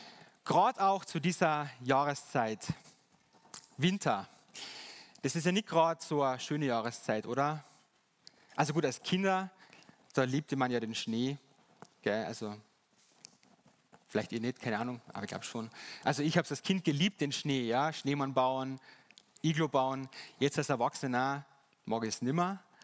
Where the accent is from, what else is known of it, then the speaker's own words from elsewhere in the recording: Styria, Austria; born there; Ich bin ein gebürtiger Steirer, das liegt daran. Und dass meine Großeltern väterlicherseits aus Serbien kommen. Genau, ich kann aber kein Wort Serbisch leider. Genau, ich wohne jetzt im schönen Affels